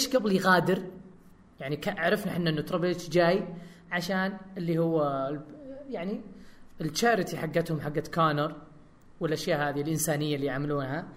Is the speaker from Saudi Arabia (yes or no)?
yes; Saudi Arabia; تهمنا يعني كسعوديين